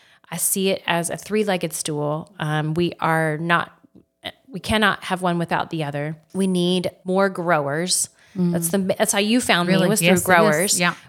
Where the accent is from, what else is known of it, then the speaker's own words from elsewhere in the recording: Texas, United States; moved away as an adult; also born or lived in Houston; now in West Texas, United States; So I am not from this area. I grew up outside the Dallas area went to school, went to undergrad and graduate school all in the Houston area. So I've been all over Texas